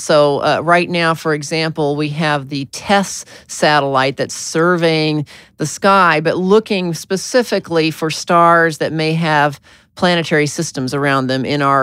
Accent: Arkansas, United States; born there; Told I was born in Arkansas, but you know.

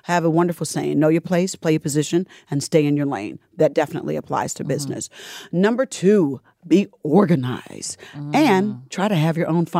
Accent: Indianapolis, Indiana, United States; Indianapolis, Indiana.

